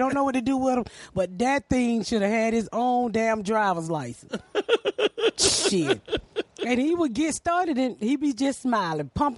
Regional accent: Decatur, Georgia, United States; I grew up in right outside Decatur, called Artwright Place. Yeah. So my family's mainly in Decatur. That's in Atlanta.

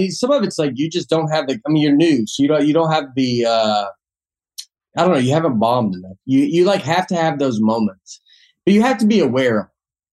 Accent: Old Hickory, Tennessee, United States; now in New York, United States; I've lived in New York for a year and a half at this point. I'm from Old Hickory, Tennessee, and I'm sitting in a wine bar in New York.

